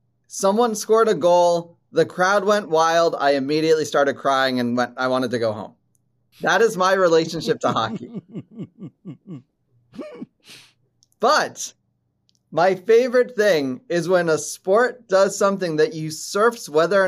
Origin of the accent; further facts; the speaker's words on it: Maryland, United States; I grew up in Maryland.